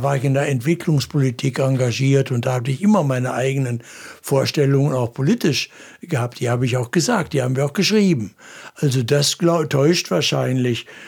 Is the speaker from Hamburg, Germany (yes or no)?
no; North Rhine-Westphalia, Germany; Im Ruhrgebiet, wo ich aufgewachsen bin, da musste man immer die sozialen Fragen ernst nehmen.